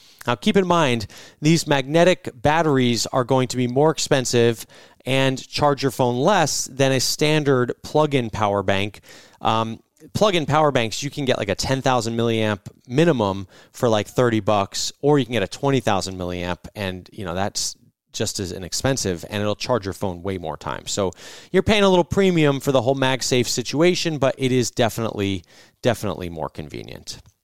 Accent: New Jersey, United States; because I'm from New Jersey. I love my home state.

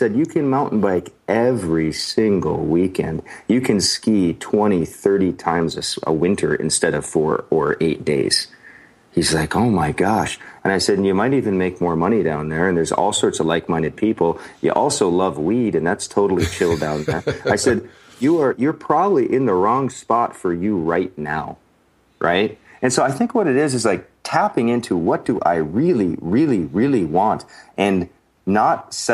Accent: North Dakota, United States; now in Arizona, United States; So when I moved to Arizona, what I realized, we have a direct Allegiant flight right back to my hometown

